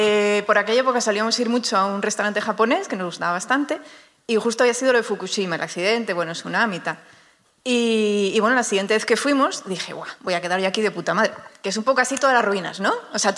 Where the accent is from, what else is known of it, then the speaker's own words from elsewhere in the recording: León, Castile and León, Spain; now in Oviedo, Spain; No, yo soy de León, pero llevo desde 2009 viviendo en Oviedo.